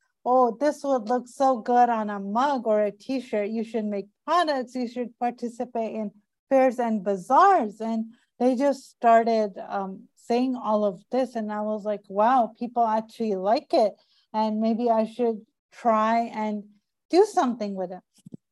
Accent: Tianjin, China; English is a second language; I actually grew up in China. So I grew up in a city near the capital. The capital is Beijing. I grew up in Tianjin and I studied there.

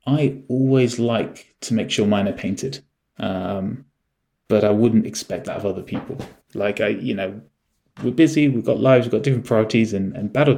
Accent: United Kingdom; Well, as most British men of a certain age are, I got into it through 40K back in the day, back as a kid.

